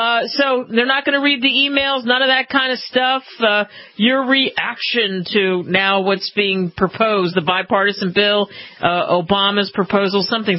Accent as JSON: {"language": "English", "region": "New Jersey", "country": "United States", "tie": "born or raised there", "said": "because I grew up in Jersey, just over the bridge from Philly"}